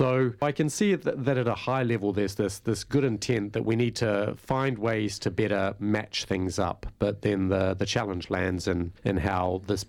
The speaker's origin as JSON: {"language": "English", "country": "New Zealand", "said": "one of the other great benefits of being a New Zealander is you're always pretty close to conservation and you can see what nature used to look like."}